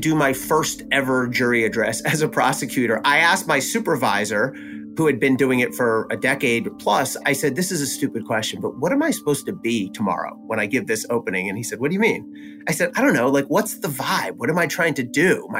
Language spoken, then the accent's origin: English; New Jersey, United States; I'm from New Jersey.